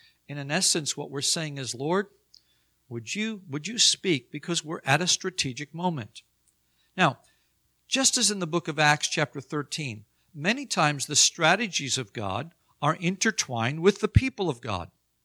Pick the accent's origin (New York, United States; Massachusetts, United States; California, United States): New York, United States; Long Island; I remember as a young boy, when school would start in the fall, I grew up on Long Island